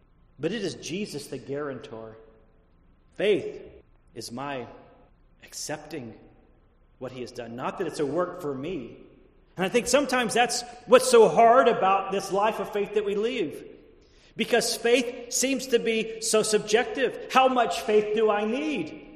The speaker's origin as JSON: {"language": "English", "country": "United States", "tie": "born or raised there", "said": "I'm just saying here in America that while, even though we are born in this country and have never known life outside of these borders, we oftentimes can forget just how free we are."}